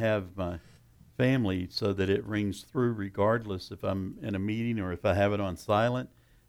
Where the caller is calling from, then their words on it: Tupelo, Mississippi, United States; from Tupelo.